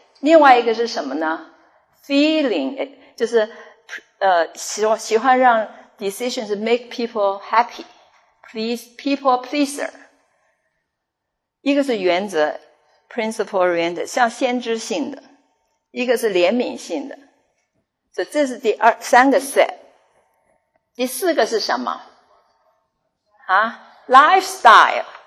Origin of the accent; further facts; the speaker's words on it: China; 因为我们中国人不太讲这个感